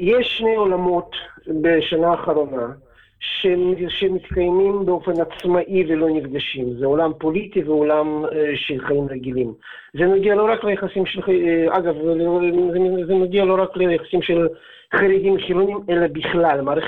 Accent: Latvia; now in Israel; אני עולה די ותיק, לפני כ-30 שנה, אבל כן, לפני 30 שנה עליתי מברית המועצות.

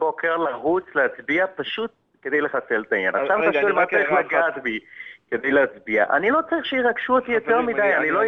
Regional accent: Jerusalem, Jerusalem District, Israel

